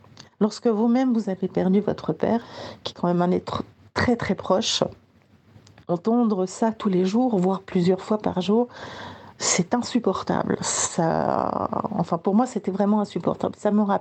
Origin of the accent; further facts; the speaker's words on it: Switzerland; now in Strasbourg, France; Je vis à Strasbourg. J'avais envie de vous partager en fait comment, en tant que Suisse de l'étranger